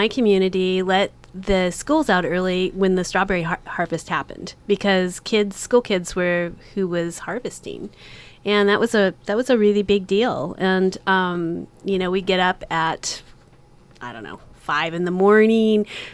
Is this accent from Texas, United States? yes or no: no; Oregon, United States; And I grew up in Western Washington County, and we had a home in Banks, Oregon, which is rural Washington County.